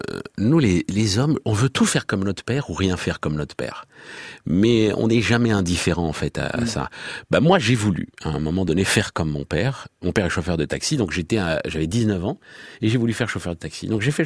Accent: Sarcelles, Île-de-France, France; quand j'étais enfant, à Sarcelles, avant de m'emmener à l'école

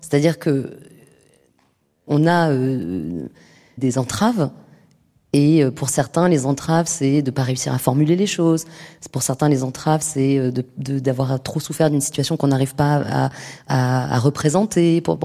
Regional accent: Paris, Île-de-France, France; born there; je suis née à Paris, j'avais un capital culturel dans ma famille

